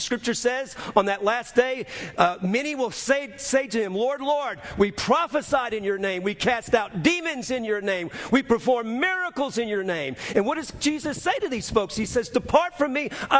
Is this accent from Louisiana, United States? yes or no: yes; New Orleans, Louisiana, United States; I'm from New Orleans, Louisiana. I've pastored here for 34 years.